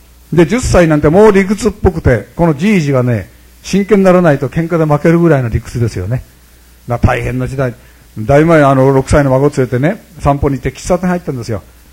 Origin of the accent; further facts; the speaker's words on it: Tokyo, Japan; 僕は東京っていうところで生まれ育っておりますけどね